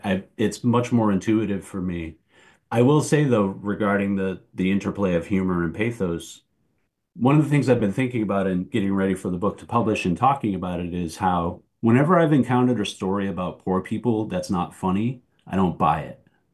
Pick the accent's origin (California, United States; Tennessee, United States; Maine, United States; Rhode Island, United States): Maine, United States; Waterville; I mean it literally because I grew up in Waterville